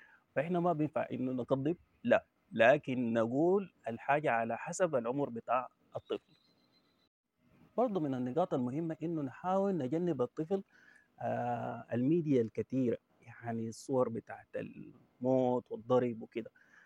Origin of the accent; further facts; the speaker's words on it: Sudan; احنا كسودانيين عندنا أشكال وقبائل وحاجات كثيرة مختلفة